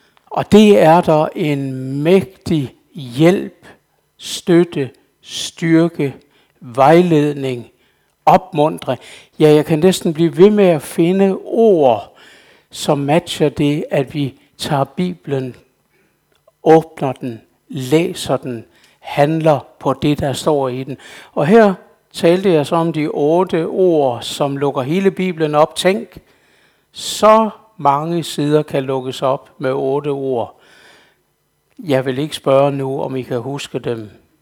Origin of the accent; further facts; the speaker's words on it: Ribe, Region of Southern Denmark, Denmark; born there; now in Copenhagen, Denmark; jeg er ikke rigtig københavner. Jeg er faktisk født i Ribe Sogn, så jeg er født meget tæt på her.